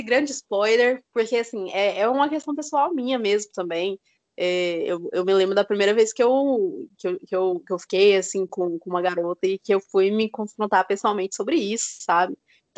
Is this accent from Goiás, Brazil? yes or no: yes; Goiânia, Goiás, Brazil; Aqui não, né, porque eu sou de Goiânia